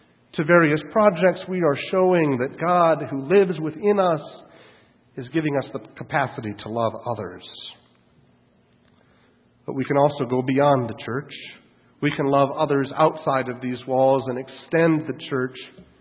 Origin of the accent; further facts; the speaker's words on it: South Dakota, United States; I will be going back to a church in my home state of South Dakota.